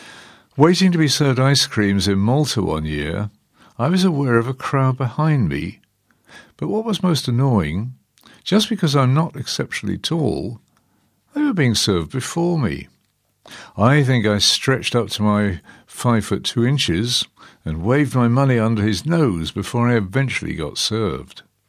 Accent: United Kingdom; After all, I'm British

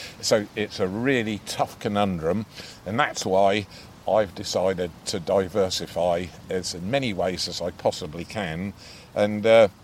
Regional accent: Norwich, East of England, United Kingdom; we're right on the edge of a really large centre of population, which is Norwich, my hometown

